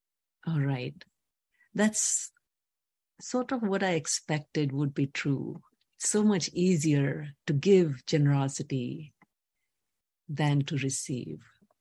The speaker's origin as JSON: {"language": "English", "country": "India", "tie": "born or raised there", "said": "When I was growing up, I come from India."}